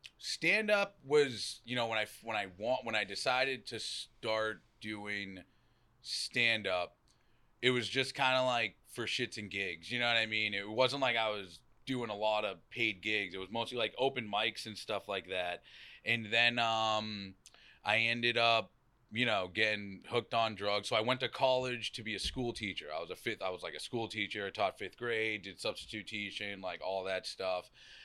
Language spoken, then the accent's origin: English; Massachusetts, United States; accent: Boston; grab a reading and turn on my Boston accent, you know what I mean?